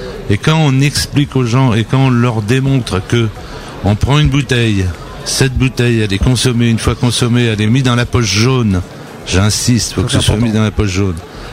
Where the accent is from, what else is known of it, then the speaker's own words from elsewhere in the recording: Nouvelle-Aquitaine, France; born there; je défends la Charente, et je défendrai toujours la Charente parce que je suis né en Charente et je vis en Charente.